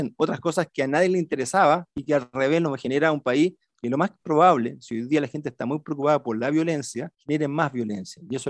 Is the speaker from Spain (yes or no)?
no; Chile; y lo hacíamos todos como chilenos.